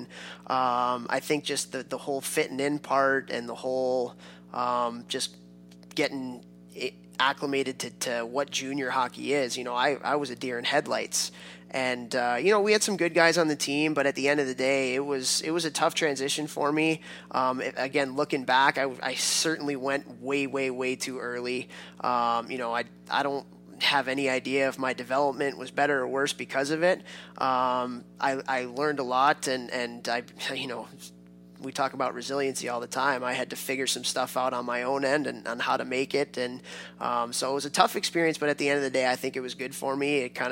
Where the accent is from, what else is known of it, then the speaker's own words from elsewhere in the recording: Chicago, Illinois, United States; because I grew up in Chicago and always wanted to go to the Michigans and the Wisconsins and the Notre Dames